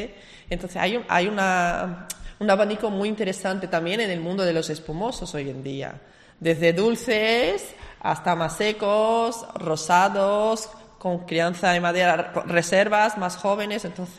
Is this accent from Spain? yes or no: no; Brazil; Y yo, como soy de Brasil, crecí mucho con esta cultura, ¿no?, de vinos argentinos.